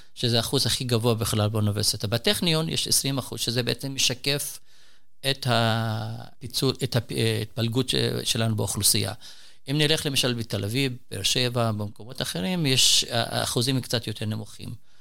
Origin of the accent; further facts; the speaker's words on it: Palestine; now in Jerusalem, Israel; עכשיו ברמות גולדה בבניין, שכולם יהודים ישראלים. אני ערבי פלסטיני